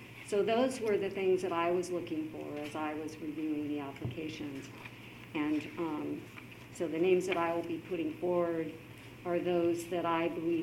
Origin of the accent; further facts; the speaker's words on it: the South, United States; I am from the South.